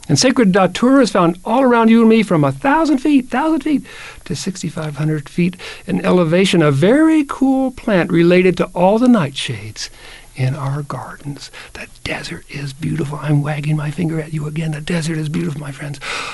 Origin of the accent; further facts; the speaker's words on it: Kentucky, United States; When I was a kid, I heard that there were, this was a kid growing up in Kentucky